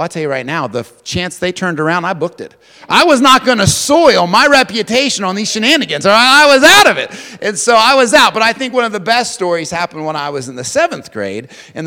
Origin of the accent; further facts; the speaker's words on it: Lubeck, West Virginia, United States; Now, I grew up in Lubeck, West Virginia.